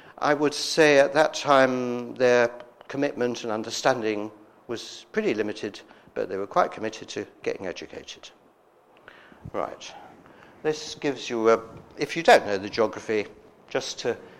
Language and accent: English; Norwich, East of England, United Kingdom; born there; I was born in Norwich, and the thing about Borneo is it has links with Norwich